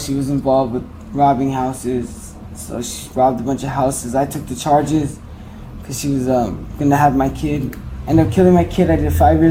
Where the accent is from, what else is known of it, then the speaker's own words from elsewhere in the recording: Agoura Hills, California, United States; I'm from Agoura Hills.